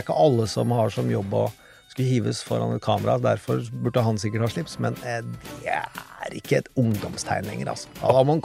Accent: Østfold, Norway; det var en god del smuglersprit der jeg vokste opp, i Indre Østfold på 80-tallet.

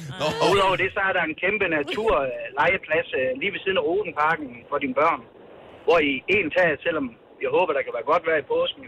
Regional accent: Ålestrup, North Denmark Region, Denmark; min fødeby Ålestrup, hvor du har Danmarks reneste å.

